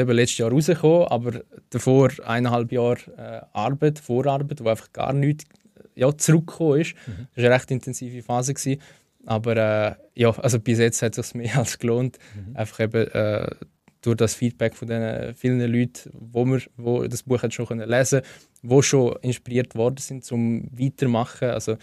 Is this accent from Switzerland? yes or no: yes; Schleitheim, Schaffhausen, Switzerland; ich bin in Schlaitheim aufgewachsen.